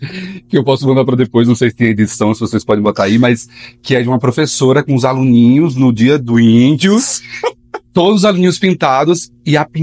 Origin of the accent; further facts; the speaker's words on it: Natal, Rio Grande do Norte, Brazil; now in São Paulo, Brazil; eu sou de Natal, do Rio Grande do Norte, sou potiguara e estou em São Paulo há 10 anos